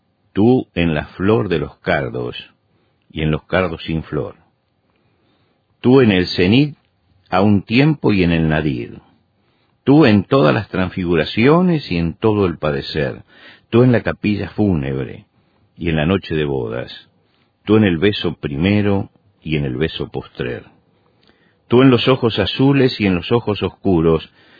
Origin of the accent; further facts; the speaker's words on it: Argentina; él fue diplomático durante mucho tiempo en mi país, en Argentina